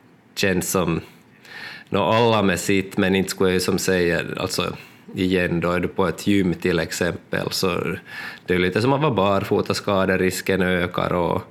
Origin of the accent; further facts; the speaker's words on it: Lappfjärd, Ostrobothnia, Finland; Men jag är uppvuxen där i Lafjärd då, som har varit mina föräldrars sommarstuga.